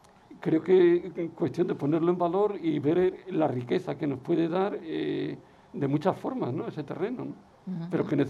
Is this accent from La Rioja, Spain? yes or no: yes; Logroño, La Rioja, Spain; yo soy de Logroño, ¿no?